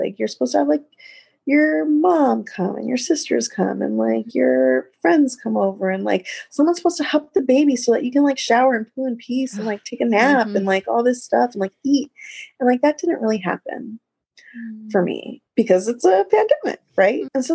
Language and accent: English; California, United States; now in New York, United States; But yeah, so I grew up in California. I've lived in New York for almost 20 years now, almost. But I'm originally from California.